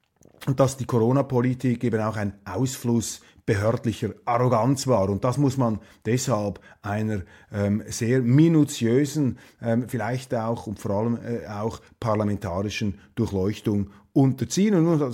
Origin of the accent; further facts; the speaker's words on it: Switzerland; Ich weiß nicht, ob wir Schweizer befugt sind